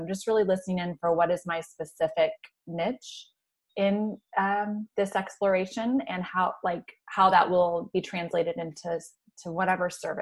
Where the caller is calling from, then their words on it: Florida, United States; I'm calling in from Florida, South Florida. It's a really hot, humid, rainforesty kind of day.